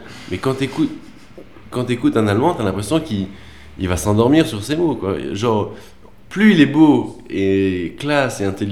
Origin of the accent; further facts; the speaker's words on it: Brittany, France; Je me suis dit, c'est marqué sur ma tête que je suis breton alors que j'essaie de me cacher, tu vois.